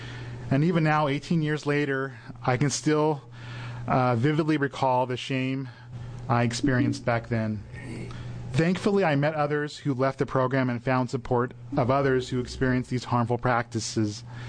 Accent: Portland, Oregon, United States; I was born and raised in Portland, where I still live.

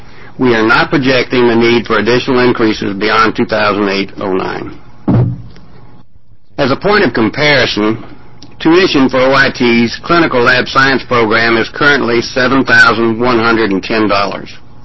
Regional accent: the South, United States; now in Oregon, United States; I am from the South. I've been at Oregon Tech now for 3.5 years

